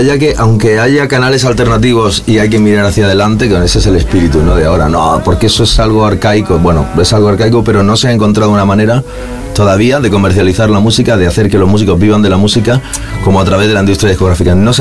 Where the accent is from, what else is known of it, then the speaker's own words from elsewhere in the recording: Murcia, Region of Murcia, Spain; moved away; Nosotros somos de Murcia, yo hace 12 años que no vivo en la ciudad. Cuando me fui de Murcia era una cosa y ahora vuelvo y alucino.